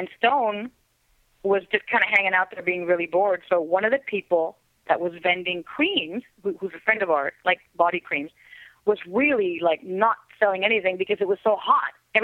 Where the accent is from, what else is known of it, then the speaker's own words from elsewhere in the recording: Texas, United States; you know, because Vicky's from I think Houston or Texas, but I'm from Texas too.